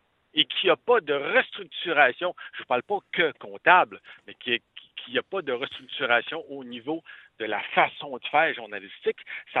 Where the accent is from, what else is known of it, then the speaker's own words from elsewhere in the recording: Saguenay, Quebec, Canada; now in Montreal, Canada; Je suis résident de Montréal, mais je proviens du Saguenay.